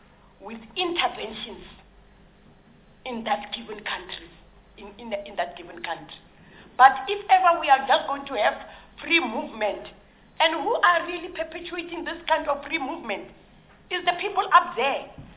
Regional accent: Johannesburg, Gauteng, South Africa; I'm from Joburg. Just look what has happened there in Hillbrow.

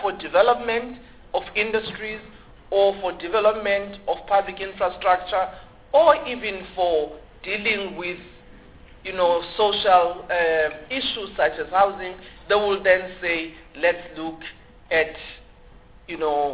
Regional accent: South Africa; maybe as South African we should also not fear this issue about land restructuring

